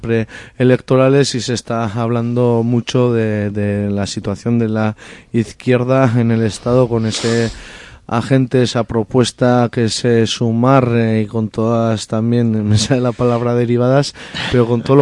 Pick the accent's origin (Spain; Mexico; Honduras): Spain; Oteiza, Navarre; yo vengo de Oteiza